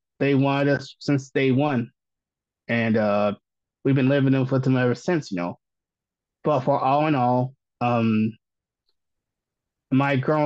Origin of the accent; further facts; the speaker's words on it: Iowa, United States; And I think Vermont has done a lot better than my home state of Iowa has ever would have done.